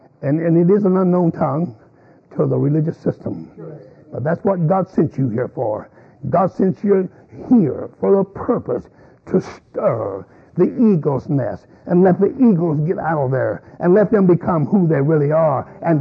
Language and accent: English; the South, United States; I was born and raised in the South.